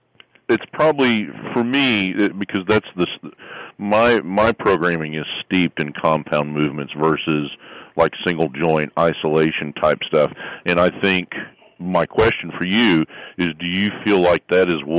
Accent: Miami, Florida, United States; Well, first, Miami is actually my hometown, and I've certainly heard of Brody's, and so that's kind of a neat thing. And I love South Florida.

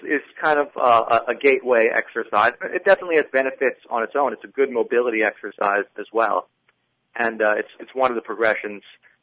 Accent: New York City, New York, United States; The next one in the U.S. is going to be actually in my hometown in New York City this June.

